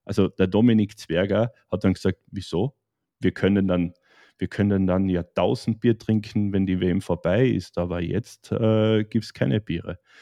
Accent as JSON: {"language": "German", "country": "Austria", "said": "schaut's, wir können auch Eishockey spielen, wir Österreicher"}